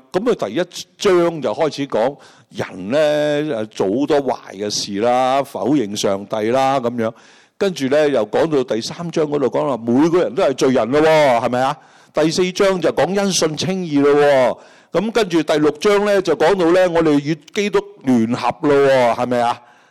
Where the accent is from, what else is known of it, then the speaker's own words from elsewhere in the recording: China; 我系中国人，我信关二哥嗰啲几叻啊